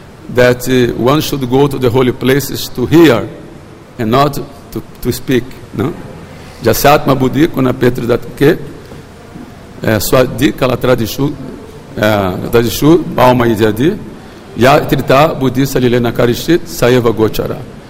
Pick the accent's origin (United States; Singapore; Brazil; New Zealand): Brazil; first language Brazilian Portuguese; English is a second language; I have some language problems because my mother language is Brazilian Portuguese